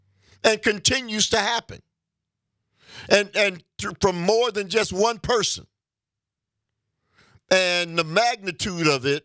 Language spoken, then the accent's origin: English; United States; I know, but Dave, I'm an American. Everybody in this nation is an American.